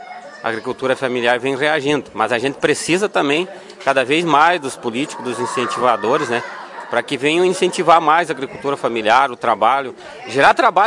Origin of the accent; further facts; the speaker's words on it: Boqueirão, Brazil; nasci aqui no Boqueirão, me criei aqui, né? Já desde os 8 anos de idade, aí já na peleia, daí me formei aqui no Colégio Agrícola, né? Sou técnico agrícola